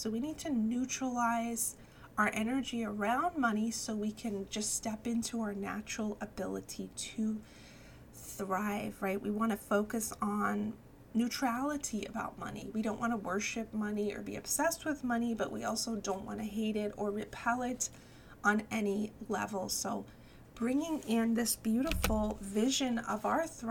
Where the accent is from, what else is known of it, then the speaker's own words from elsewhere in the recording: New York, United States; I know I can't go back to my original home that I grew up with in New York